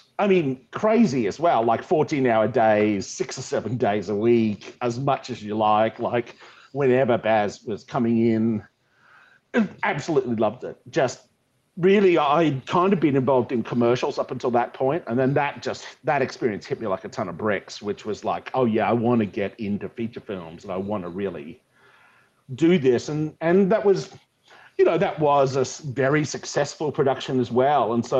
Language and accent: English; Queensland, Australia; I'm Australian, so I grew up in North Queensland, Australia.